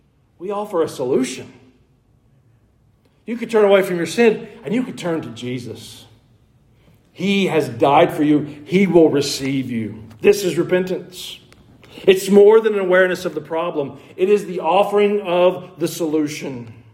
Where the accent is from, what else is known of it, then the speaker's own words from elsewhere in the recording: Georgia, United States; I grew up in near Atlanta, Georgia, so we were infected by the Coca-Cola company.